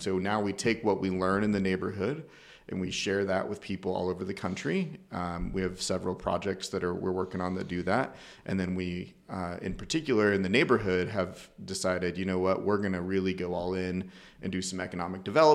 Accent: Salina, Kansas, United States; I grew up in Salina. Never really thought about Wichita growing up.

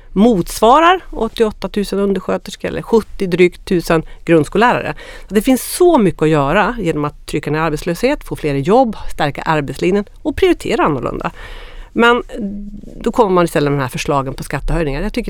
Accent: Örebro, Örebro County, Sweden; För mig som örebroare känns det väldigt viktigt att säga att jag bor faktiskt inte i Stockholm, jag vill bara markera.

